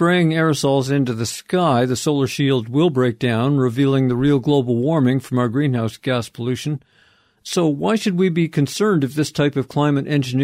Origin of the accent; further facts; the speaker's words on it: Milan, Lombardy, Italy; from Milan.